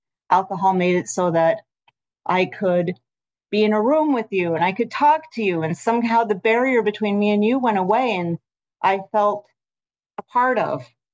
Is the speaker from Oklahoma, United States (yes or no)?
no; Utah, United States; When I was growing up in Happy Valley, Utah, an only child, very different from everyone.